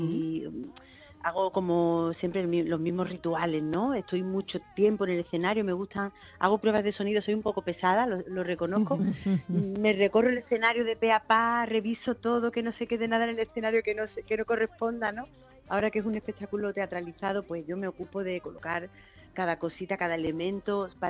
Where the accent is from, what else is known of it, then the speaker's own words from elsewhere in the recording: Andalusia, Spain; como crecí en el sur y crecí en Andalucía, pues es verdad que esos paisajes son muy cercanos a los paisajes en los que yo he crecido